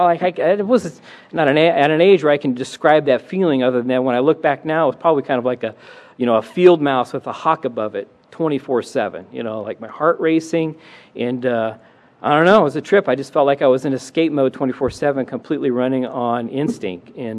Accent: Sacramento, California, United States; Growing up in Sacramento, I'm a fourth generation Sacramentan.

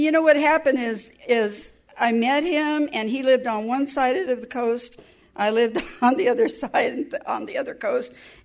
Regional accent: California, United States; I come from California. I met my knight in shining armor in South Carolina.

